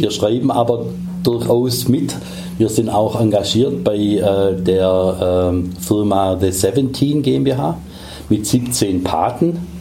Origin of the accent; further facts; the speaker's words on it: Baden-Württemberg, Germany; in meiner Heimatstadt Elbingen, auf der Ostalb